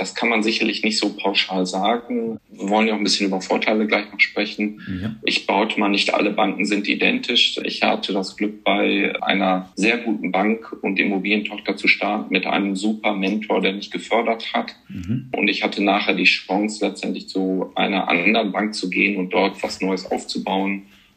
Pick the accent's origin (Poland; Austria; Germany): Germany; Münster, North Rhine-Westphalia; ich bin Münsteraner, da arbeite ich jetzt auch, habe in Münster Mathematik und BWL studiert